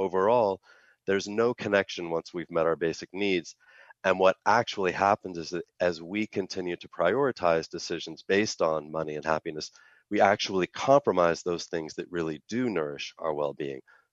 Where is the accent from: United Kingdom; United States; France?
United States; Idaho; And I'm from Idaho, but I live in the Hudson Valley in New York now